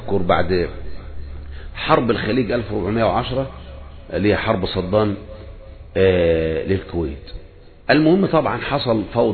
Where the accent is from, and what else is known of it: Egypt